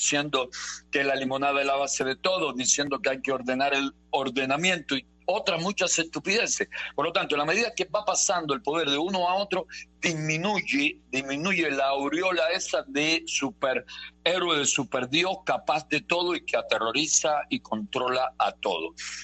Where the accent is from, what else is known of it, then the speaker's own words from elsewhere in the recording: Cuba; afectado somos todos los cubanos